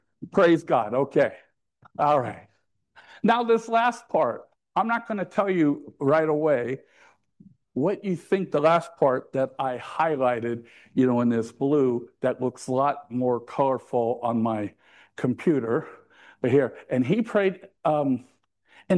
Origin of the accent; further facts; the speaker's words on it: United States; I'm American.